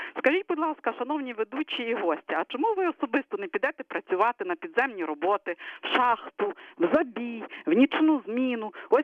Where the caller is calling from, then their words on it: Lviv, Lviv Oblast, Ukraine; я дзвоню зі Львова.